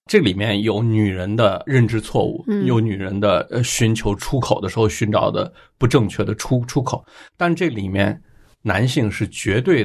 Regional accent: China

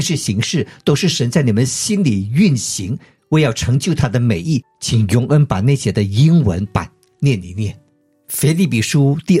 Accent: Yongchun, Fujian, China; 但是呢，我的老家是在福建永春

